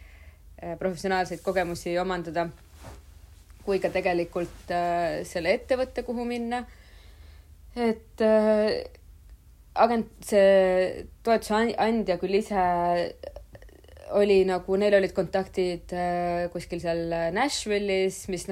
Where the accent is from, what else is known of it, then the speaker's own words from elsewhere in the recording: Tallinn, Harju County, Estonia; Ma olen 32-aastane, sündinud ja üles kasvanud Tallinnas. Lõpetasin Kadrioru Saksa gümnaasiumi